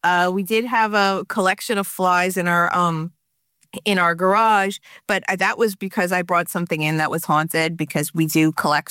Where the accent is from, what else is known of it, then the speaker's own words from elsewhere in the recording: New Jersey, United States; I grew up in North New Jersey and in an Italian-American family, go figure.